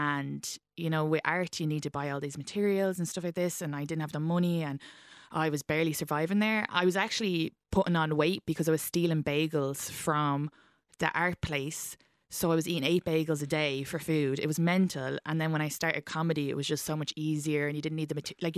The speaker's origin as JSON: {"language": "English", "country": "Ireland", "said": "this is just being Irish."}